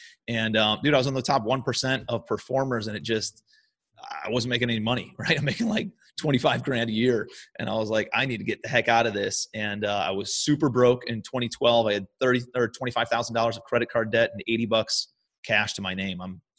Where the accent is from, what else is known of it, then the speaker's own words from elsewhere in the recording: Cleveland, Ohio, United States; So I'm a kid from Cleveland, Ohio originally, and I was going through college when the market was going gangbusters last time, 03 to 07.